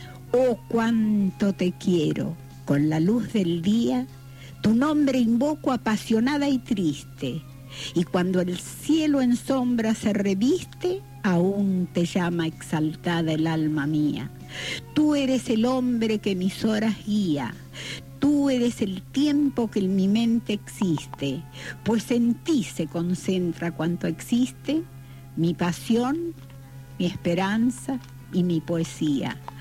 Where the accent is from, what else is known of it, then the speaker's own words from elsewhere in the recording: La Plata, Buenos Aires Province, Argentina; now in Buenos Aires, Argentina; vine de La Plata directamente a otros barrios y me pareció que al principio no me iba a credenciar